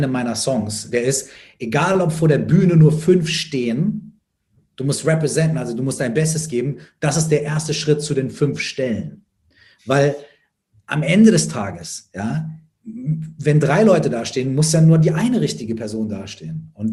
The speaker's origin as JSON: {"language": "German", "town": "Minden", "region": "North Rhine-Westphalia", "country": "Germany", "tie": "born or raised there"}